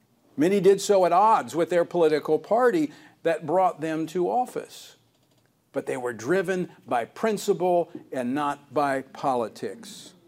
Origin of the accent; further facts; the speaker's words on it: Louisiana, United States; from my home state of Louisiana